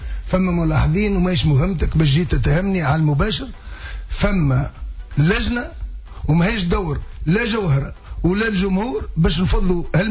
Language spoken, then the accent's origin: Arabic; Tunisia; أنا مواطن تونسي